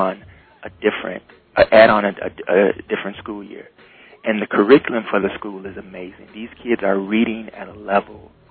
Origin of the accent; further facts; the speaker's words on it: Muskegon, Michigan, United States; I remember being in the Urban League growing up in Muskegon.